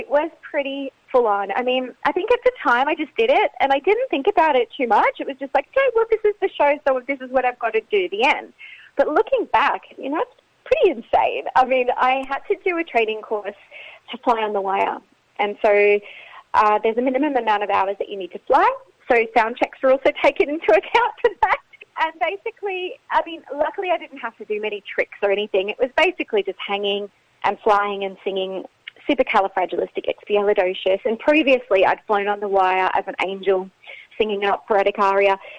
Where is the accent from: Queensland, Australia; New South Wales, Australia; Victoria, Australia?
Queensland, Australia; Brisbane; Well, I grew up in Brisbane